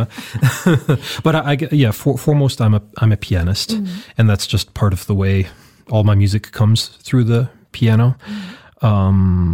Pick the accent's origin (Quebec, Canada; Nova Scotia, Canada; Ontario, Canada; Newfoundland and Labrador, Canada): Ontario, Canada; Toronto; And I grew up in the Vororte of Toronto